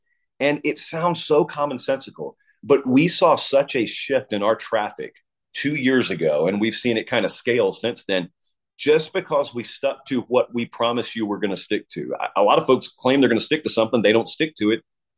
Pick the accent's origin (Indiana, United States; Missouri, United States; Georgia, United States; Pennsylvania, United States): Georgia, United States; You know, I grew up in Georgia